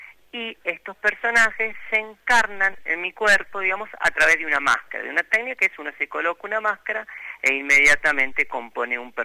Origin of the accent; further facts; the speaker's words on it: Junín, Buenos Aires Province, Argentina; also born or lived in Villa Dolores; Yo me crié en el campo, en Villa Dolores y en Junín, provincia de Buenos Aires